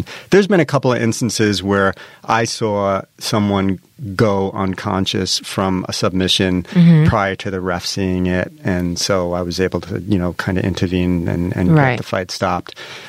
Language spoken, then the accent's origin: English; New York, United States; They asked me because I'm from New York.